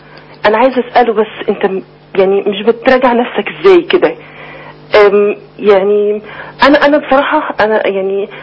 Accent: Egypt; احنا مصريين

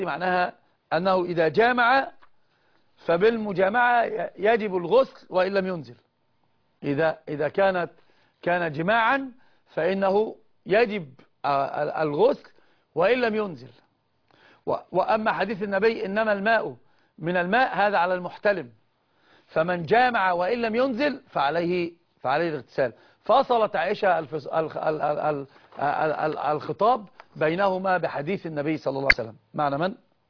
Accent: Sohag, Sohag Governorate, Egypt; معلش انا من سوهاج ومش مش فاهم

